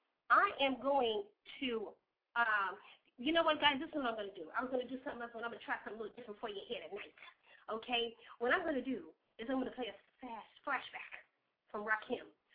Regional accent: New York City, New York, United States; now in Charleston, United States; because I came from New York City, and I'm going to keep on saying that, but I do rep Charleston, South Carolina as well.

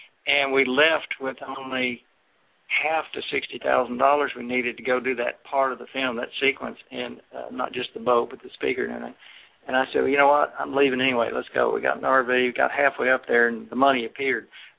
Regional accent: Texas, United States; And I wanted to end the film with a dramatic note, which, as a Texan, six generations of the Alamo kind of comes to heart.

